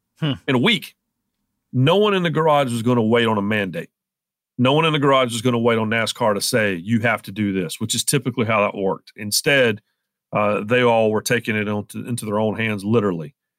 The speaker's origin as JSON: {"language": "English", "town": "Rockingham", "region": "North Carolina", "country": "United States", "tie": "born or raised there", "said": "the next race was scheduled at my hometown track in Rockingham, North Carolina, the North Carolina Motor Speedway."}